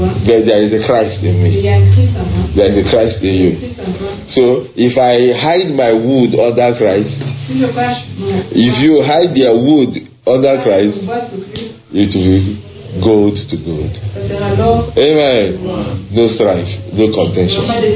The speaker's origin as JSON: {"language": "English", "country": "Nigeria", "said": "You know, we come from Nigeria because in Nigeria there's a lot of conflict. We have over 400 tribes and languages in Nigeria."}